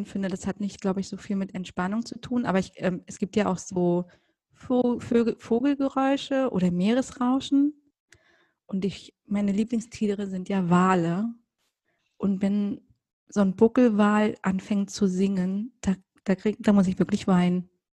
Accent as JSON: {"language": "German", "town": "Rostock", "region": "Mecklenburg-Vorpommern", "country": "Germany", "tie": "born or raised there", "said": "Ich war ja im Zoo in meiner Heimatstadt in Rostock."}